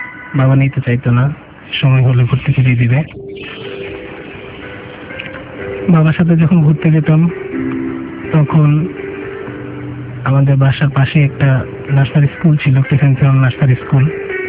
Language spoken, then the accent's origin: Bangla; Dhaka, Dhaka Division, Bangladesh; আমার জন্ম 1985 সালে ঢাকায়। ঢাকায় বাসাবতে থাকতাম আমি তখন থেকেই, সেখানেই আমার বেড়ে ওঠা। সেখান থেকে এখন পর্যন্ত 28 বছর আমার সেখানেই থাকা।